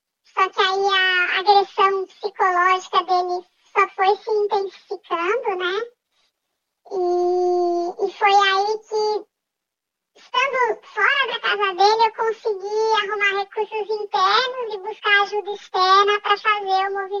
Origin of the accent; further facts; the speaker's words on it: Brazil; moved away as an adult; now in Australia; Sendo brasileira e vendo como as mulheres são tratadas, eu achei, eu sou imigrante aqui, nunca ninguém vai me dar ouvidos, né?